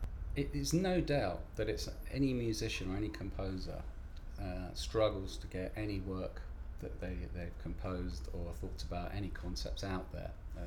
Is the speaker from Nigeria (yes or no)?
no; Bath, South West England, United Kingdom; I'm from Bath and I'm age 52.